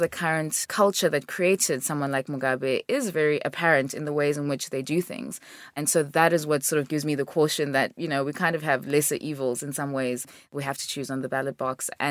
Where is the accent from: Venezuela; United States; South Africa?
South Africa; both of the countries that have shaped me in many ways because I grew up in South Africa.